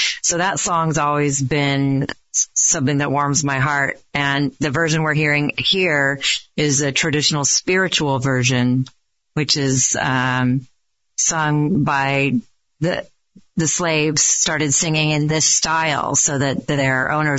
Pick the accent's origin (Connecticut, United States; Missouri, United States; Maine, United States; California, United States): California, United States; Davis; we just had great music programs growing up in Davis back in the day when they still funded music in the schools